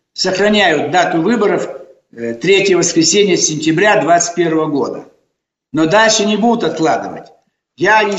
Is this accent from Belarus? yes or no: no; Almaty, Kazakhstan; born there; also born or lived in Bishkek, Kyrgyzstan; Бишкек – это мои родные края. У меня там еще родственники живут. Сам я родился в Алмате. В Дюшанбе были родственники.